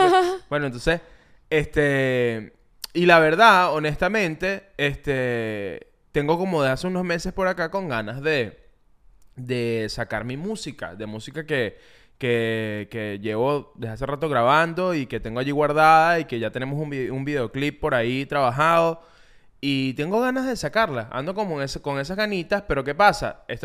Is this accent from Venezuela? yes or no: yes; Venezuela; Yo, que soy venezolano, no soy tu chiste, ¿ok?